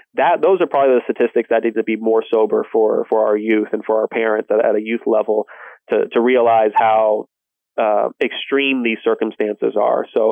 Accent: Texas, United States; I'm from the Texas area, so I knew it intimately.

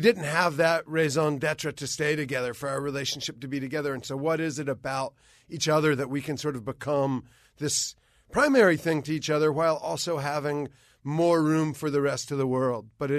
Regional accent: South Carolina, United States; We're from South Carolina, so, you know, that's how it goes.

